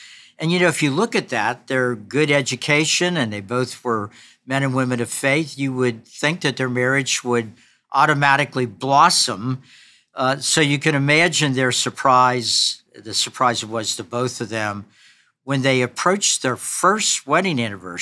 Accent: Kentucky, United States; He then went on to graduate from law school at the University of Kentucky in my home state.

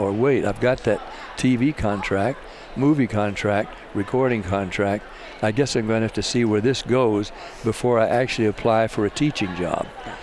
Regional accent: Nashville, Tennessee, United States; We were two Tennessee boys. Yeah. He was from Memphis, I was from Nashville.

